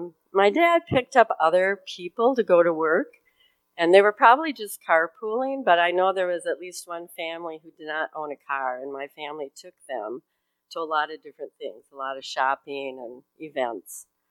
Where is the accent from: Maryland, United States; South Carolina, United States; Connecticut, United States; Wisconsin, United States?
Wisconsin, United States; Madison; I was raised in Madison, Wisconsin, in a very working class neighborhood.